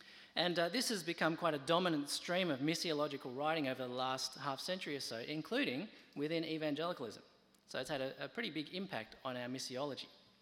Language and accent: English; Australia; as an Australian-born Chinese, you know, who grew up pretty much one foot in each culture